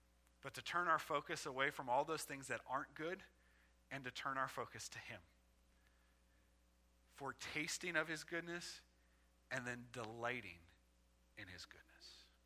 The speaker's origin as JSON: {"language": "English", "region": "Ohio", "country": "United States", "said": "And I'm from Ohio, so I say milk, not milk. Everyone's like, it's not milk. Well, in Ohio, that's how we say it, all right?"}